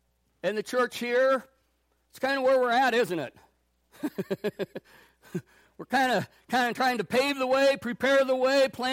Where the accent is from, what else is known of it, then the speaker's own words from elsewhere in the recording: Lincoln, Nebraska, United States; So I'm originally born and raised in Lincoln, Nebraska, so I am a diehard Husker fan.